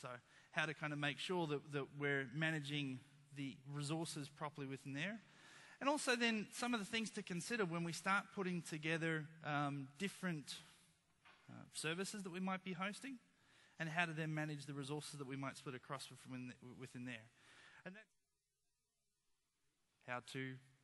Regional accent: Brisbane, Queensland, Australia; I am from Brisbane, so just up the road.

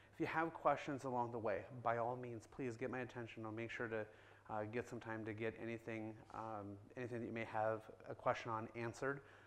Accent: Iowa, United States; I'm here from Iowa in the United States, right smack in the middle, for most of you that probably don't know exactly where that is.

